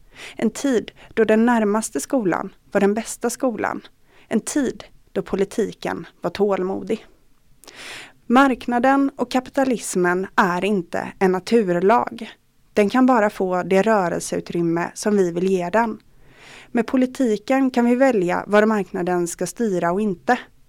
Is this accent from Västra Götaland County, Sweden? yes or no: yes; Floda, Västra Götaland County, Sweden; now in Gällivare, Sweden; Kanske hör du på min dialekt att jag inte föddes här. Jag kommer från Floda som ligger 3 mil utanför Göteborg. Sedan 11 år bor jag i vårt älskade Gällivare.